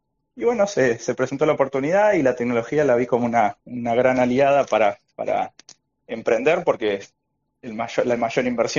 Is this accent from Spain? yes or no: no; Argentina; Nosotros somos de Argentina